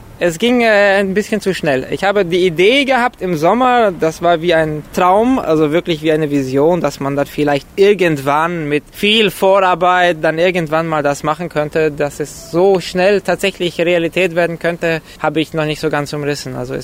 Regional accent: Munich, Bavaria, Germany; now in Berlin, Germany; Ich bin Anfang 30. Ich komme eigentlich aus München und lebe zurzeit in Berlin.

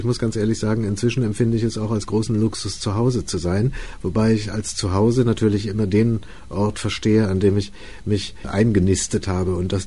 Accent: Kassel, Hesse, Germany; born there; In Kassel, übrigens am 1. Januar.

